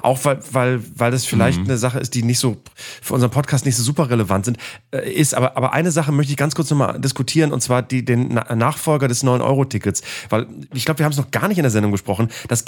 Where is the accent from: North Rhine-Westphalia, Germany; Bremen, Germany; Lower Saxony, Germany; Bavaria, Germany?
Bremen, Germany; gerade vorgestern in Bremen, meiner Heimatstadt